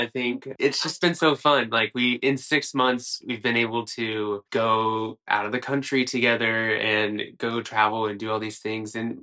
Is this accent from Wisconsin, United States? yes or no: no; Kansas, United States; Yeah, so I'll go ahead and start. I grew up in Kansas. And grew up in a Christian home.